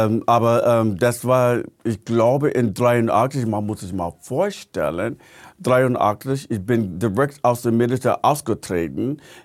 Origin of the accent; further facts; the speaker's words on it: Missouri, United States; born there; German is a second language; Also auf mein Geburtsurkunde in Missouri.